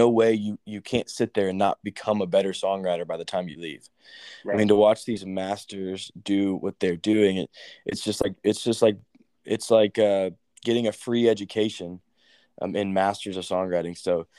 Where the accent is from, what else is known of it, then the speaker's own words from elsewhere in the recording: Nashville, Tennessee, United States; the advantage that I have and that I got from growing up in Nashville and being around it, and being around just like the city of Nashville and the creativity and songwriters.